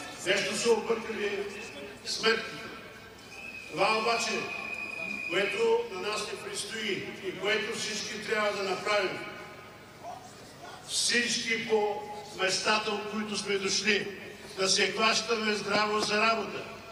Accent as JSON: {"language": "Bulgarian", "town": "Plovdiv", "region": "Plovdiv Province", "country": "Bulgaria", "said": "Аз съм от Пловдив"}